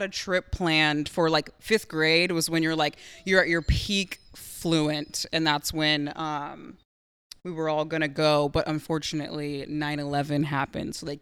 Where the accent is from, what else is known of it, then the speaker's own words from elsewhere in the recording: Eugene, Oregon, United States; also born or lived in Los Angeles; But yeah, I was in Eugene, originally born in Los Angeles. My parents lived there for a little while and then moved us back to Eugene to slow things down.